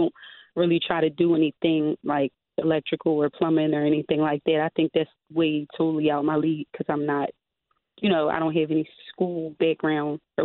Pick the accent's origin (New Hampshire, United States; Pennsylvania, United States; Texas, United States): Pennsylvania, United States; Philadelphia; I mean, I'm from Philly. I was raised here.